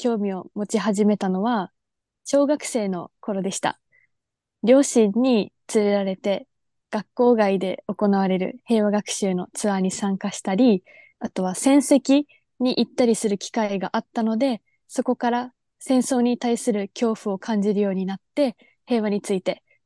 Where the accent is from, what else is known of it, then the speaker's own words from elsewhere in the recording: Okinawa, Japan; 生まれも育ちも沖縄で、現在も沖縄県内の大学に通っています。